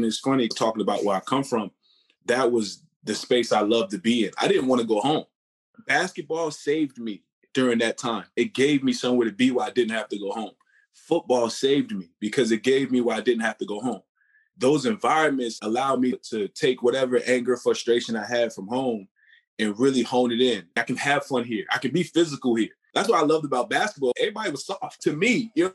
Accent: Queens, New York, United States; I'm fortunate to be here. Born and raised in Southside Jamaica, Queens.

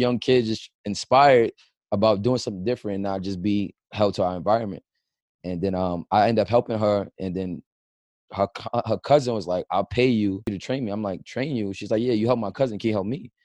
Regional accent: Queens, New York, United States; also born or lived in New Jersey / Niagara Falls / Brooklyn; I'm from Queens. I was born in Jersey. I lived in Niagara Falls. After Niagara Falls, I moved to Brooklyn.

